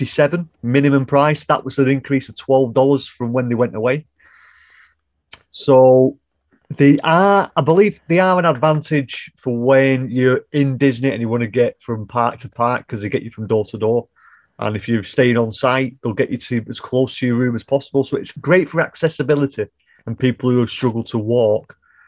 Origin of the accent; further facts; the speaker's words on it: England, United Kingdom; It's yogurt. We're English. We said the language first.